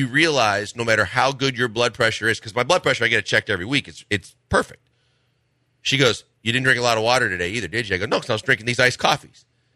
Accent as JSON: {"language": "English", "town": "Milwaukee", "region": "Wisconsin", "country": "United States", "tie": "born or raised there", "said": "I grew up in Milwaukee, but growing up."}